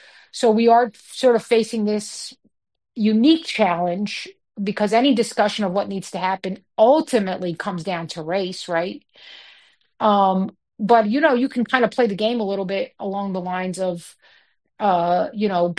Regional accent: New York City, New York, United States; I mean, not great, and it's sad because I grew up in New York City. I still love it.

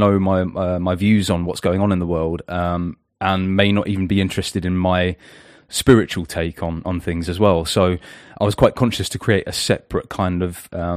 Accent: England, United Kingdom; now in Wales; I'm an English heathen musician, podcaster, kind of somewhat reluctant commentator on socio-political affairs. Family man, living in rural Wales.

